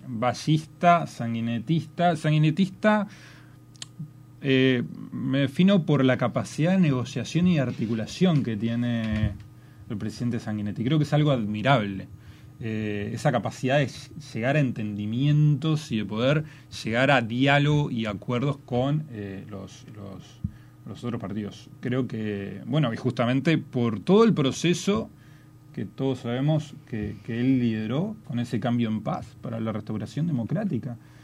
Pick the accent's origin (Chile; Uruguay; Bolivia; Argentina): Uruguay; Tala, Canelones; Soy de Tala, estoy más cerca del pollo y la gallina.